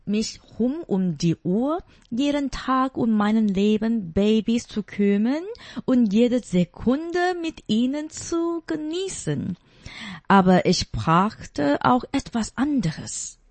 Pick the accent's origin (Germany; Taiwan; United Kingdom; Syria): Taiwan; Taipei; German is a second language; now in Dubai, United Arab Emirates; Ich komme aus Taipei in Taiwan. Ich habe in einer traditionellen Familie gelebt, aber dann hat mein Leben mich um die Welt geführt. Ich habe in Moskau, Peking, Shanghai, Tokio und Dubai gelebt. Jetzt lebe ich in Dubai.